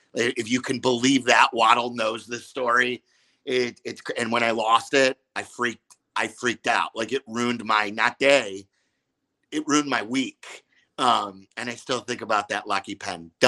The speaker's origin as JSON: {"language": "English", "town": "Chicago", "region": "Illinois", "country": "United States", "said": "I'm a Chicagoan, but I don't."}